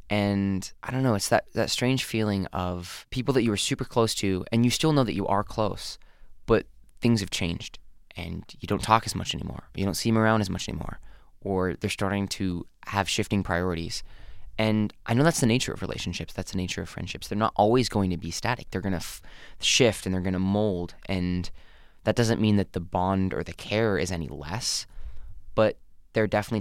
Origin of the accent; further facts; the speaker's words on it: Philippines; Back when I was younger and growing up in the Philippines, I had a very different type of childhood.